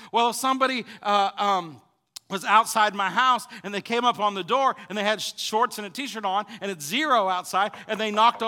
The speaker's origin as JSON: {"language": "English", "region": "Illinois", "country": "United States", "tie": "born or raised there", "said": "I grew up in Illinois, and during the winter, it could get very cold. So let's say it's January, and we lived on this blacktop road in the middle of the country, surrounded by cornfields"}